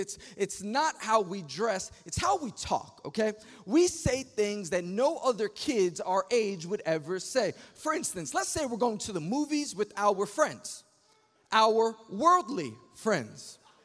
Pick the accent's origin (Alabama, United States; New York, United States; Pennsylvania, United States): New York, United States; Queens; Now, my friend lived in Brooklyn, and I grew up in Queens, which is really just a quick way of saying our homes were miles apart from one another.